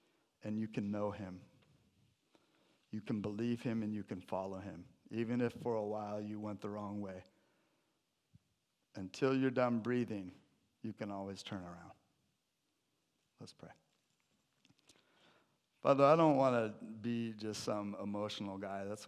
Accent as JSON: {"language": "English", "town": "Briar", "region": "Washington", "country": "United States", "tie": "born or raised there", "said": "I grew up in Briar, Washington. Anybody ever hear of Briar, Washington?"}